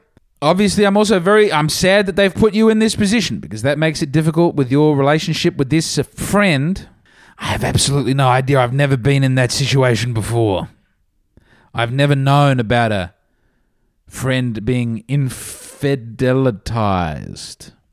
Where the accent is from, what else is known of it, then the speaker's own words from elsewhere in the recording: Australia; I find that as an Australian